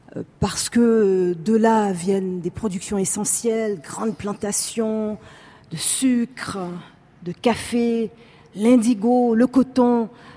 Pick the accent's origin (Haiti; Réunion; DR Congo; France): Haiti; Et de là d'où je viens, d'Haïti où je suis née